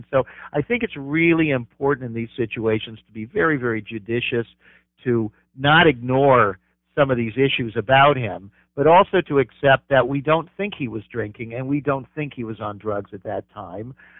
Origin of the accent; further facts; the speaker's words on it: Los Angeles, California, United States; I'm originally from Los Angeles. I know that strip.